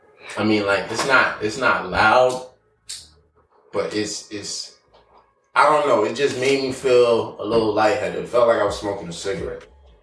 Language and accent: English; Brooklyn, New York, United States; I'm from Brooklyn. When K2 hit the streets, niggas ran to the corner store.